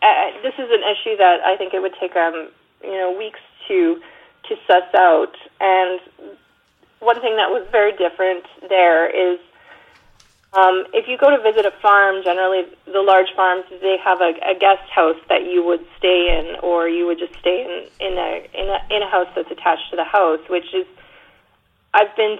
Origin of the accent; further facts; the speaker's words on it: Canada; It can be really disconcerting and sort of unnerving as a Canadian, because the culture is very similar.